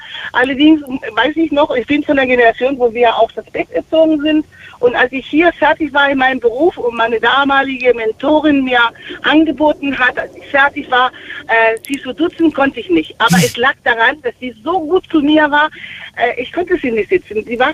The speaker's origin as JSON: {"language": "German", "country": "Chile", "also_born_or_lived": "East Germany", "lives_now": "Germany", "said": "Aber in meiner Heimat, ich komme aus Chile, ist das besonders in familiäre, innige Verhältnisse ein bisschen anders."}